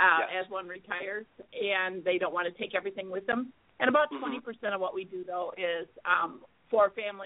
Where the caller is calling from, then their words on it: North Carolina, United States; We're calling from North Carolina. We're based right outside Raleigh.